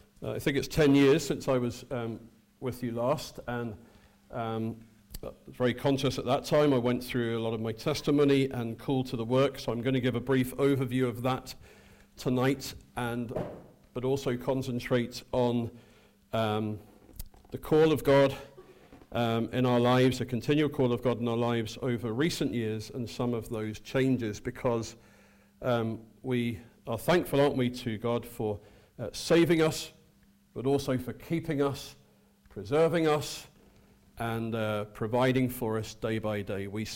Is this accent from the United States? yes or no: no; South East England, United Kingdom; also born or lived in Northampton; In 1979, I was born in Northampton, and after a few months, we moved as a family down to Kent, where we lived till I was 16 years of age.